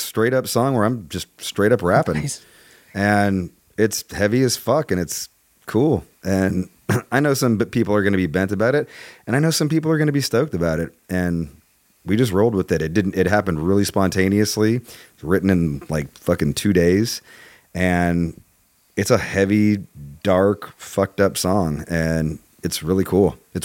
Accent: California, United States; the thrash stuff that we grew up here in the Bay Area

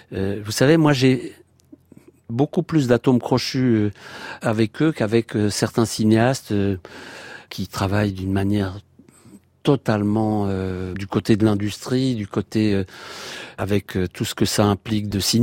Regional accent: Grenoble, Auvergne-Rhône-Alpes, France; D'abord, j'ai grandi à Grenoble.

